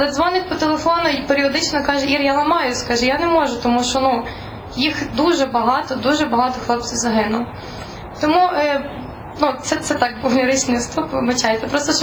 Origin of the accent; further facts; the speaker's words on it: Lviv, Lviv Oblast, Ukraine; Я зі Львова приїхала до вас зараз чи з Києва, через Львів, але не заходячи, не заїжджаючи додому